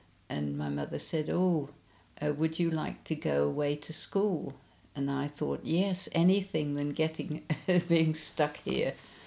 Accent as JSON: {"language": "English", "town": "Stanley", "country": "Falkland Islands", "tie": "born or raised there", "also_born_or_lived": "Montevideo, Uruguay", "said": "My birthday is the 23rd of May 1935. And I was born in Port Stanley. I think it was called the King Edward Memorial Hospital, a daunting place. But I grew up there"}